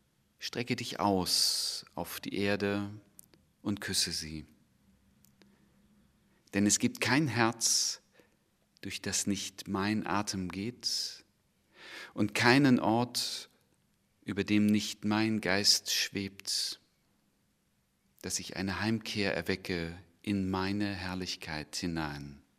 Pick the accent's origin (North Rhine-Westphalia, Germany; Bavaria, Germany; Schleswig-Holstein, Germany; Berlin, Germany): Schleswig-Holstein, Germany; Schleswig; Reinhard von Kirchbach war Pastor und Propst in Schleswig, wo ich groß geworden bin.